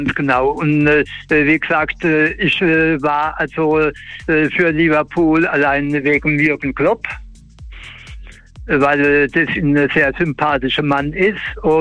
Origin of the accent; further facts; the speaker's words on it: Ludwigshafen, Rhineland-Palatinate, Germany; Ich komme aus Ludwigshafen.